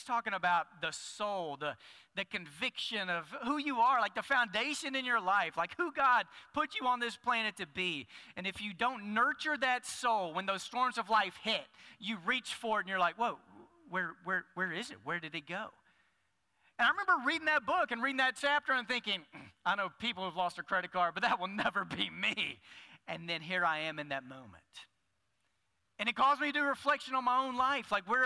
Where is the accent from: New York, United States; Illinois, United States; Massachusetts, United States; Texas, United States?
Texas, United States; Dallas; I grew up in Dallas a few years ago at Six Flags.